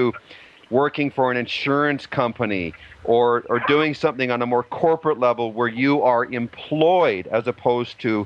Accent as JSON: {"language": "English", "country": "Canada", "said": "because I was a ball hockey nut too, and I loved hockey, as most Canadian kids do."}